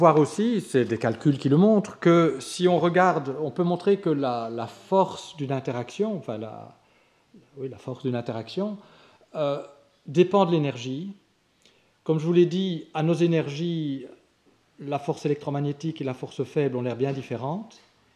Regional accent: Belgium; comme je suis belge, je dis de Brout Angler X

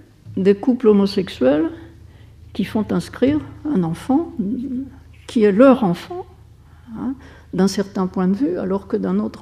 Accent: France; je lui disais que chez nous, en France et en Europe d'une façon générale

